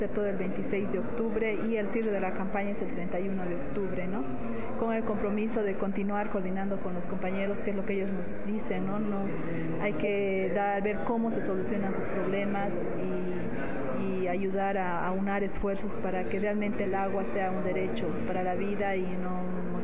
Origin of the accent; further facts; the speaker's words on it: La Paz, Bolivia; soy de La Paz, Bolivia